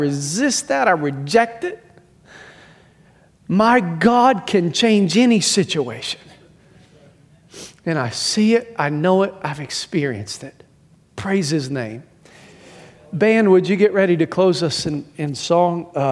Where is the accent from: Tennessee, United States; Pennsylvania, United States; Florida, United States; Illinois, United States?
Tennessee, United States; Now, I grew up in East Tennessee.